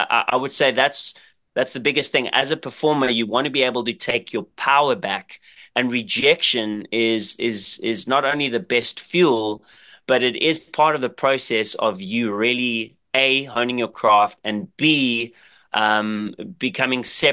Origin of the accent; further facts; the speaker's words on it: South Africa; growing up in South Africa